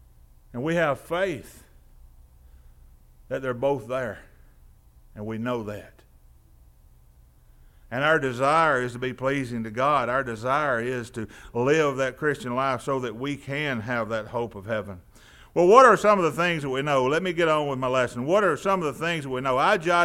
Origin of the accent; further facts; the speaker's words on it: Tennessee, United States; "Where are you from?" I said, "Tennessee."